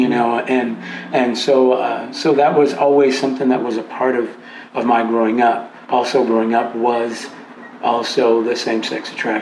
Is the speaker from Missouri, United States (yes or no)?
yes; St. Louis, Missouri, United States; I was raised in St. Louis, Missouri, a very Pentecostal background.